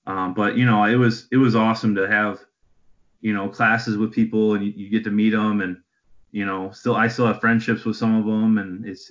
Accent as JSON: {"language": "English", "region": "Midwest", "country": "United States", "tie": "born or raised there", "said": "And growing up in the Midwest, the Rose Bowl is all you hear about."}